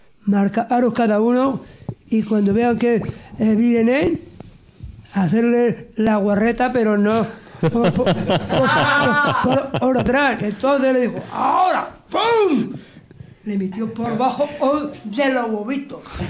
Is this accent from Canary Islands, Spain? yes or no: no; Soria, Castile and León, Spain; Es de mi tierra, ¿eh?